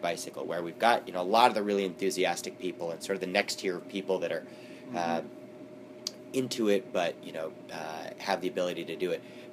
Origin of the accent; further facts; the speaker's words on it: Portland, Oregon, United States; I grew up in Portland with the ability to walk to Glencoe Elementary School and Mount Tabor Middle School every day